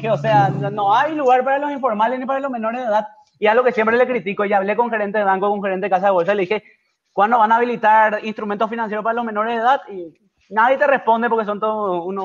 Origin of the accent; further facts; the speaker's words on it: Paraguay; vengo de Paraguay, me dicen, Far Away, ok.